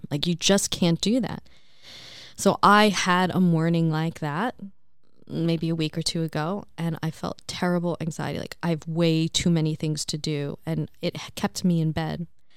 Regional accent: New York, United States; I'm from New York, so, you know, we have a lot of, like, Jewish, Italian culture there

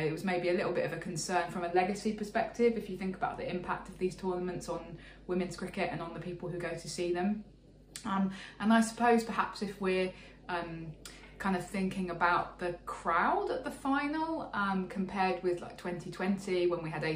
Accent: England, United Kingdom; because I'm English and it's inevitable that that's going to be through gritted teeth.

